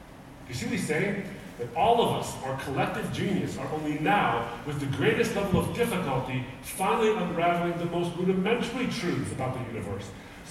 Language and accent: English; Michigan, United States; I'm from Michigan, like you in Montana, I need a lot of sweaters. We're a cold weather state too.